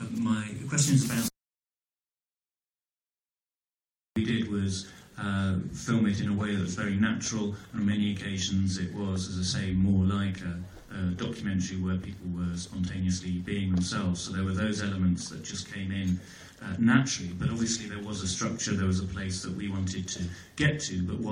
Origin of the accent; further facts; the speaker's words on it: Colombia; people would sometimes ask me where I was from, and I'd say I'm from Colombia